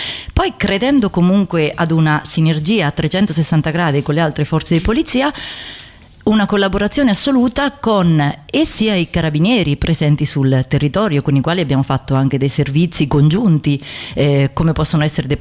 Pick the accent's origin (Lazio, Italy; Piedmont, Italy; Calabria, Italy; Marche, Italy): Marche, Italy; Macerata; Perché vengo da Macerata